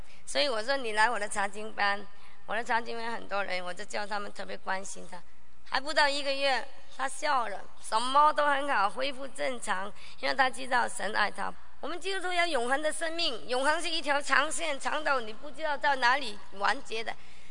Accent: Guangdong, China; 广东人不吃最后一块的，我也不知道为什么，我是广东人。

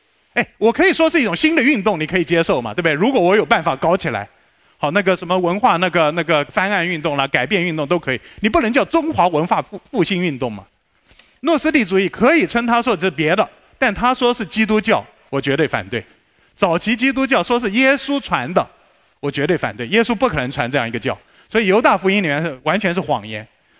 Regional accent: China; 我是中国人，那个黄皮肤黑眼睛，我爸爸是中国人，我祖父是中国人，

